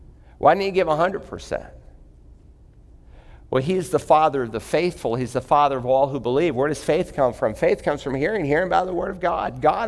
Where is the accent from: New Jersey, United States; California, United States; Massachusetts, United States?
Massachusetts, United States; Worcester; the very first missionary to leave American soil from Worcester, Massachusetts, my hometown